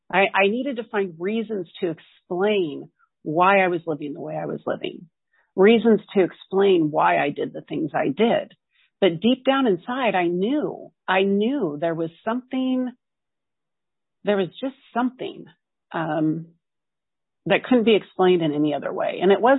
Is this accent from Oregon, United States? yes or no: yes; Salem, Oregon, United States; I grew up in Portland, Oregon, in Salem, Oregon, but I would go to my uncle's house in Portland.